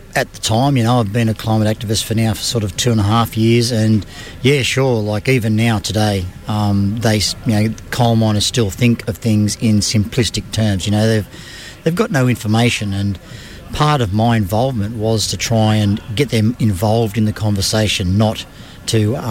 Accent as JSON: {"language": "English", "town": "Mackay", "region": "Queensland", "country": "Australia", "said": "I'm from Mackay."}